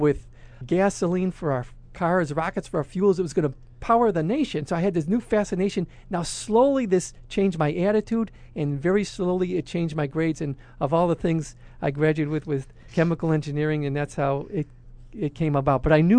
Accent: Chicago, Illinois, United States; I go, I'm here from Chicago.

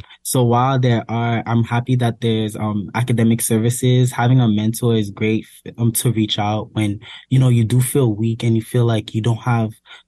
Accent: Haiti; I'm from Haiti.

